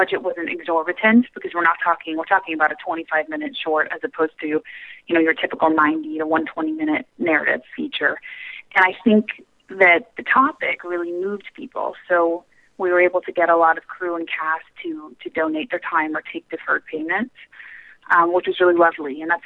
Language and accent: English; McAllen, Texas, United States; also born or lived in New York / Los Angeles; I grew up in a small town in Texas named McAllen, which was a lovely, wonderful place to gr